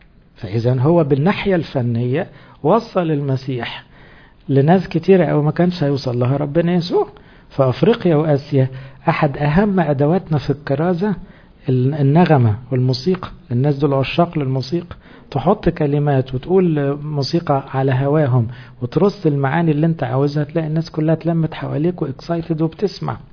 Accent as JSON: {"language": "Arabic", "country": "Egypt", "said": "طب احنا مصريين مالنا بالموسيقى دي؟"}